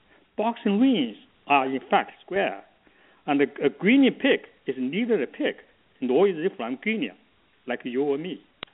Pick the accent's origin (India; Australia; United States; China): China; accent: village accent; English is a second language; because I was born and I grew up in a Chinese village, very poor and remote. So when I first attended university in Shanghai, everybody make fun of me.